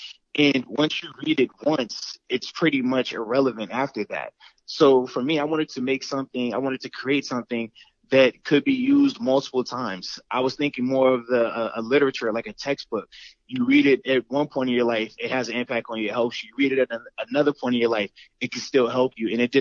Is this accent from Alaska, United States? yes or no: no; Pittsburgh, Pennsylvania, United States; Pittsburgh, so that was a surreal moment for me during that phase as well, because he's another guy from my hometown, had success, had to overcome obstacles